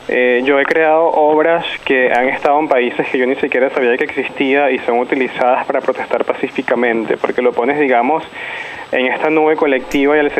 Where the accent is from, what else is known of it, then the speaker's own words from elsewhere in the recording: Venezuela; Cuando yo crecí en Venezuela, no había, digamos, ningún modelo para yo poder reconocerme siendo un niño.